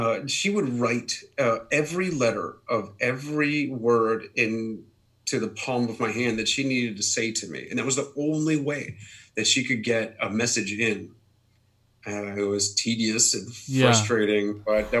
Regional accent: Akron, Ohio, United States; And I grew up in Akron, Ohio.

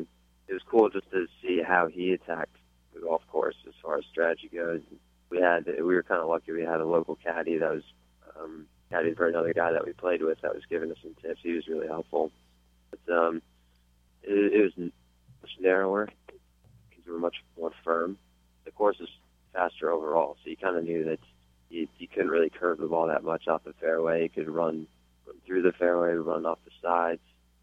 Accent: Minnesota, United States; I growing up in Minnesota, everybody's pretty laid back there, but grew up in a Christian home and taught me my values and learned some discipline growing up

